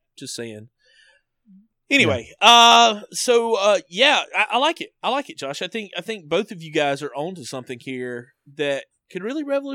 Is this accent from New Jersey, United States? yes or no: no; California, United States; But I'm actually from California, Freeman.